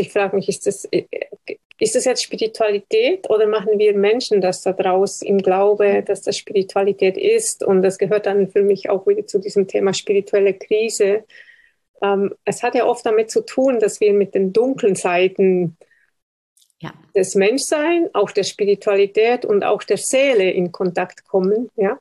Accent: Switzerland; Ich bin Schweizer.

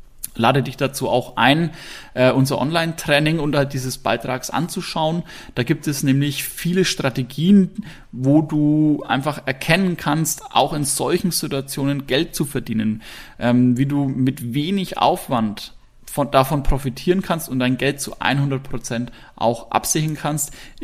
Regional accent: Hersbruck, Bavaria, Germany; Also ich komme aus Hersbruck, das ist etwas außerhalb von Nürnberg.

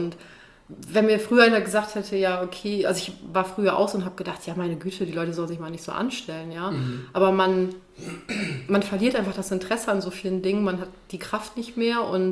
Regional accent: Berlin, Germany; Ich komme aus Berlin.

